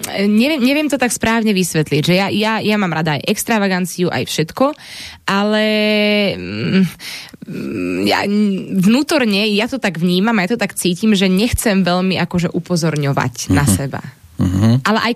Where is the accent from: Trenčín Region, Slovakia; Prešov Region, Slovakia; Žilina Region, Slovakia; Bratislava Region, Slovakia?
Bratislava Region, Slovakia; Šenkvice; to detstvo malo svoje čaro aj tuto u nás na dedine v Šenkviciach